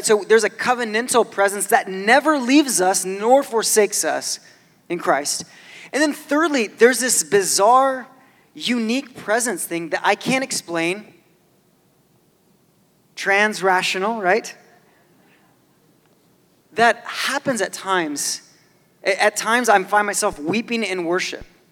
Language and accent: English; Brazil; also born or lived in California; now in United States; But I grew up in Brazil. I was in a Baptist church down there. I was in a Methodist church before that.